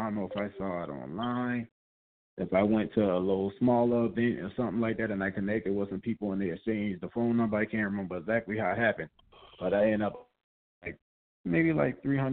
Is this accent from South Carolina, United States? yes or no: yes; South Carolina, United States; now in Atlanta, United States; I came to Atlanta, you know, I was from South Carolina. I said, you know what, let me take a risk for this music shit.